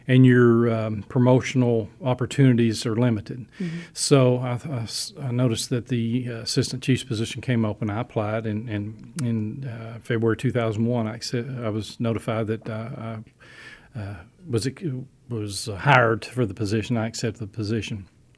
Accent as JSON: {"language": "English", "town": "Olive Hill", "region": "Kentucky", "country": "United States", "tie": "born or raised there", "said": "And it goes back to Olive Hill, my hometown."}